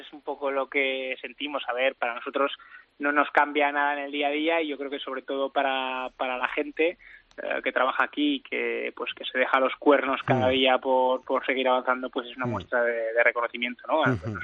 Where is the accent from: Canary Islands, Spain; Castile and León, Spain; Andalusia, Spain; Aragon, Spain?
Aragon, Spain; Es un apellido navarro, aunque yo soy aragonés